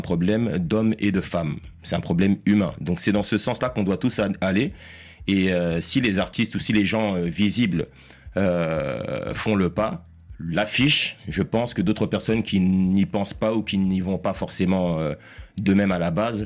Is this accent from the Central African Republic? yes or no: yes; Central African Republic; Mais moi-même, je suis centrafricain